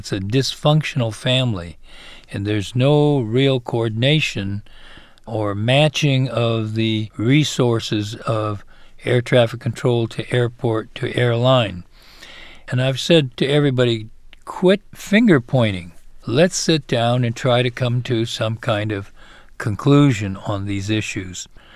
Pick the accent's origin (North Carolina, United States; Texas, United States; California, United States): California, United States; I think I get more chided for being a Californian among Texans more than I get singled out as a Democrat among all the Republicans.